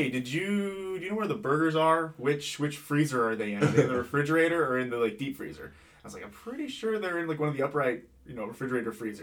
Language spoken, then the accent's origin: English; Albuquerque, New Mexico, United States; I'm from Albuquerque, New Mexico. I'm 21 years old